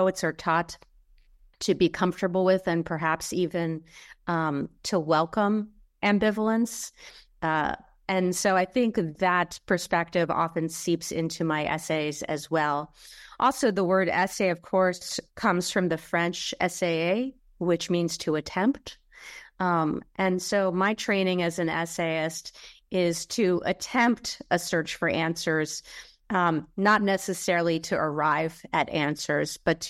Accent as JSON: {"language": "English", "country": "Poland", "tie": "born or raised there", "said": "my own experiences as an American Jew growing up in Poland"}